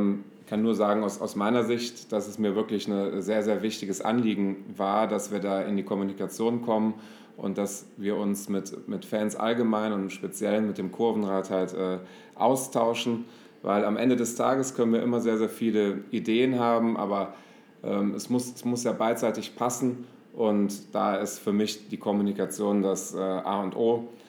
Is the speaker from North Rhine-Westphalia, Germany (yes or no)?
yes; Leverkusen, North Rhine-Westphalia, Germany; born there; bin gebürtiger Leverkusener